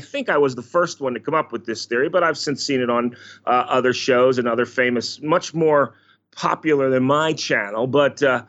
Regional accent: Philadelphia, Pennsylvania, United States; It's funny, growing up in Philadelphia, I actually was able, back in my day, you were actually able to touch the bell.

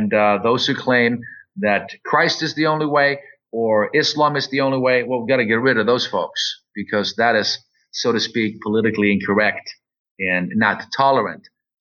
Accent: Malmö, Skåne, Sweden; I was born in Sweden. I was born and raised in Sweden. And I grew up in a ghetto part of the city of Malmo known as Rosengård.

